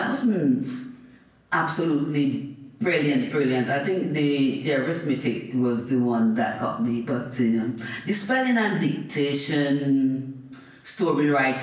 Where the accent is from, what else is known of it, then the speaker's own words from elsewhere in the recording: St. Vincent & Grenadines; I am originally from St. Vincent and the Grenadines.